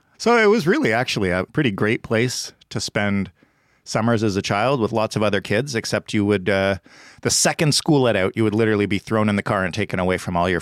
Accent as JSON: {"language": "English", "town": "Toronto", "region": "Ontario", "country": "Canada", "tie": "born or raised there", "also_born_or_lived": "Montreal", "said": "I was not born in Stansted. I was born in Montreal, and I've lived most of my life in and around Toronto in about 12 different neighborhoods. We moved a lot growing up, but Stansted is my family's home on my mom's side going back about 225 years."}